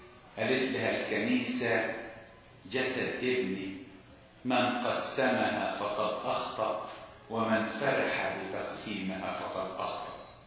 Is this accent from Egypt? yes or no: yes; Upper Egypt, Egypt